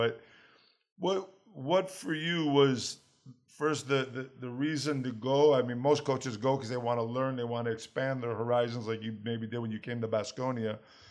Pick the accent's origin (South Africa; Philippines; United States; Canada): United States; Rochester, New York; right across the border from Toronto, right across the border from where I was born and raised in Rochester.